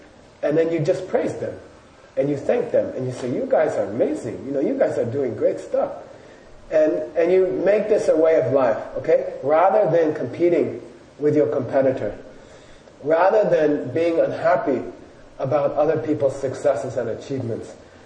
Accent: Arizona, United States; I said, I never saw a boiler in my life. I'm from Arizona.

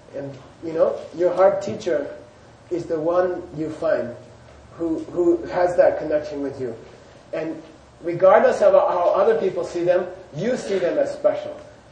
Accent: Phoenix, Arizona, United States; I grew up in Phoenix, but we used to live in San Diego in the summer.

